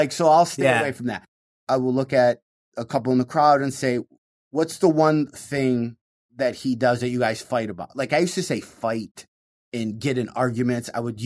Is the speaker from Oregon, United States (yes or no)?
no; Michigan, United States; I would talk about, you know, growing up in Michigan, how we leave at 7 a.m. and it'd be 7 p.m.